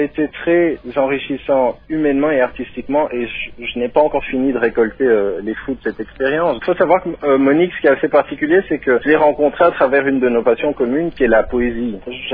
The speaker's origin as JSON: {"language": "French", "country": "DR Congo", "said": "je vais pouvoir aller tourner au Congo en tant que Congolais"}